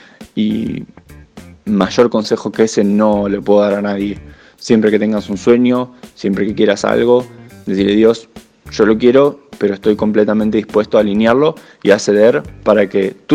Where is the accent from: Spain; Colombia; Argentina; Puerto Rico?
Argentina; now in Denmark; recién en septiembre de 2019 salí de Argentina.